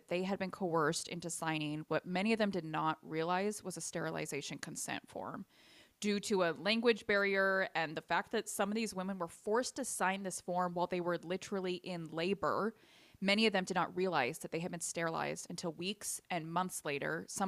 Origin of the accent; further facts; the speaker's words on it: California, United States; here in Leah and my home state of California.